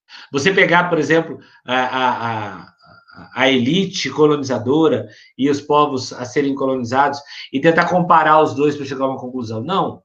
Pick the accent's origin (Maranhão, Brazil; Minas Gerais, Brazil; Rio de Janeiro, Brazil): Minas Gerais, Brazil; Eu sou mineiro.